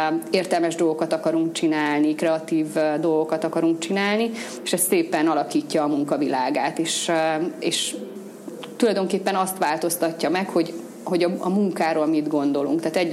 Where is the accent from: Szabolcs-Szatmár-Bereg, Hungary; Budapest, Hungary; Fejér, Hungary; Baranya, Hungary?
Szabolcs-Szatmár-Bereg, Hungary; now in Veszprém, Hungary; Én egyébként szabolcsi lány vagyok … és a szüleim is ott vannak.